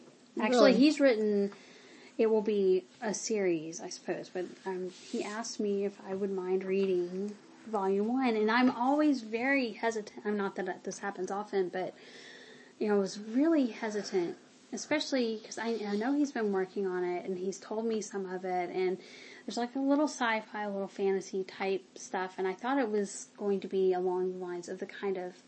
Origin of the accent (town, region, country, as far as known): United States; born or raised there